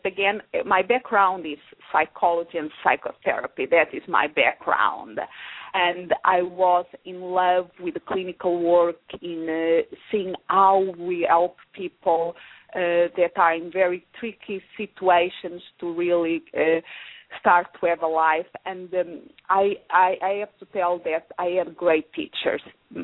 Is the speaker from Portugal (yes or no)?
yes; Centro, Portugal; moved away as an adult; Like you said in the beginning, I'm originally from Portugal.